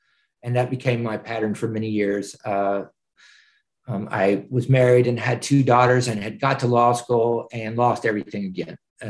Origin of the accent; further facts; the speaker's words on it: Owensboro, Kentucky, United States; I was born in Kentucky. I was adopted at 6 months old. I hadn't been taken care of very well. And through word of mouth, a couple adopted me in Owensboro, Kentucky.